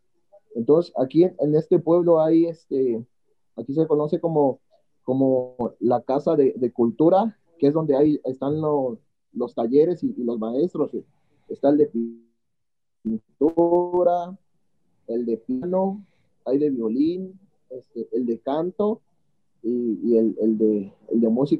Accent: Oaxaca, Mexico; Yo soy de aquí, mi pueblo se llama Lalistague de Cabrera. Ese, digamos, podría decirse, bueno, aquí Oaxaca se divide por regiones, y pues nosotros estamos en la región del centro.

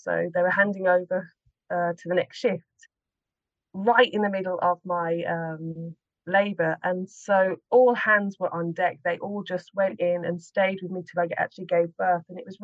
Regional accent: Birmingham, West Midlands, United Kingdom; now in Slovakia; I'm from Birmingham in the UK.

